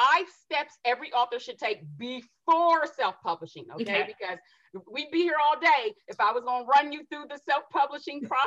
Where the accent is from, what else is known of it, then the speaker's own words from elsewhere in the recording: Columbus, Ohio, United States; I grew up in the Midwest, Ohio. Go Bucks!